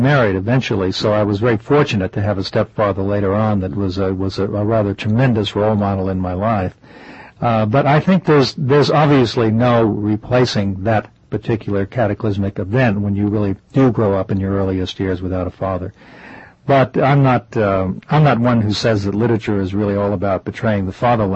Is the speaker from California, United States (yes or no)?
yes; California, United States; You know, I had come from California, and I still had, as a Californian, that culturally ethnocentric take on America